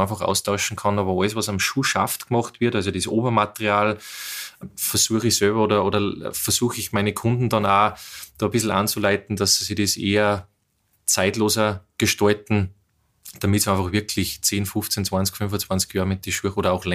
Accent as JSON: {"language": "German", "town": "Strobl", "region": "Upper Austria", "country": "Austria", "tie": "born or raised there", "also_born_or_lived": "Bad Ischl", "said": "ich bin in Strobl am Wolfgangsee geboren, aufgewachsen und geboren bin in Ischl im Krankenhaus, aber bin eben in Strobl aufgewachsen."}